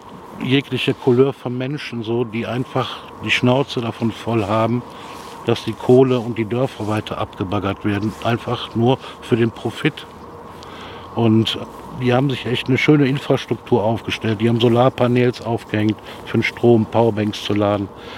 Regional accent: Jülich, North Rhine-Westphalia, Germany; ich komme aus Jülich, gebürtiger Jülicher

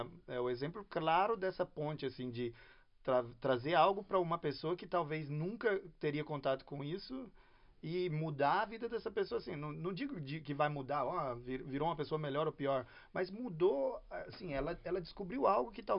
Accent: Brazil; now in Germany; Eu acho que eu sou brasileiro desde que eu nasci, vou morrer brasileiro até o fim. Assim. Mas, claro que morando aqui na Alemanha já há tanto tempo

